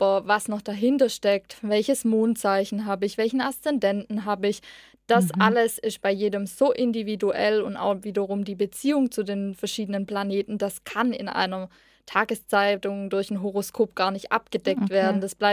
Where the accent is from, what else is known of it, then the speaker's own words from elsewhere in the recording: Bönnigheim, Baden-Württemberg, Germany; ich bin 24 Jahre alt. Ich komme aus Bönnigheim, das ist hier in der Nähe von Ludwigsburg.